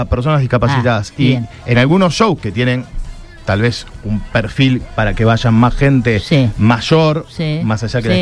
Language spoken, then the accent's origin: Spanish; Rosario, Santa Fe, Argentina; Digo, nosotros como rosarinos, a todos nos encantaría